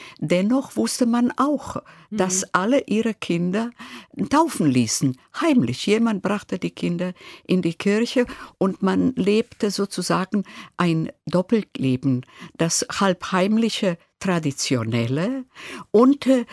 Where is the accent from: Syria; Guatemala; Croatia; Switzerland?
Croatia; Split, Split-Dalmatia County; German is a second language; moved away as an adult; now in Berlin, Germany; Ich bin in Split geboren. Meine Eltern kamen aus einem Bergdorf, 50 Kilometer von Split entfernt. Dort lebte ich bis zu meinem 10. Lebensjahr und wurde dann in ein Vorort von Split mitgenommen